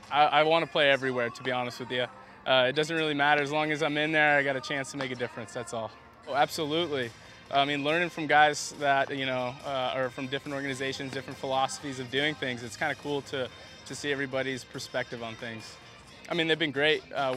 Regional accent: Canada; I'm a Canadian.

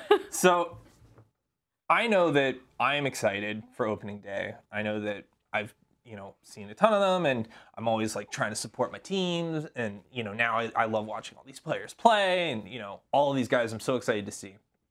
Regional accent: New York, United States; now in Florida, United States; I'm from New York and I'm a big Mets fan, but also now I live in Florida

